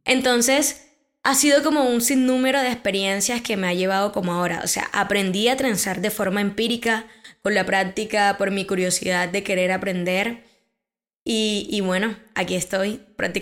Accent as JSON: {"language": "Spanish", "town": "Galeras", "region": "Sucre", "country": "Colombia", "tie": "born or raised there", "said": "toda mi infancia y gran parte de mi niñez, de mi adolescencia, lo viví en Galeras."}